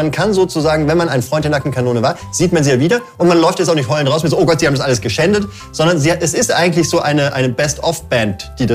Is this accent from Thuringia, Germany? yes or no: no; Bavaria, Germany; Ich bin Franke, muss freundlich sein.